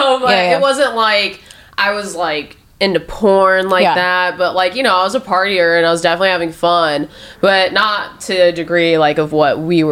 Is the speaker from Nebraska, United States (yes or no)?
yes; Omaha, Nebraska, United States; now in Los Angeles, United States; I'm from Omaha, Nebraska originally.